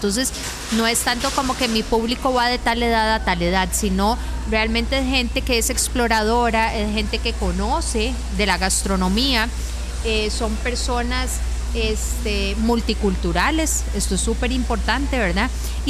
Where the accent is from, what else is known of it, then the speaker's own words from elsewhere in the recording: Costa Rica; nosotros como costarricenses seguimos manteniendo ese gusto por la comida tradicional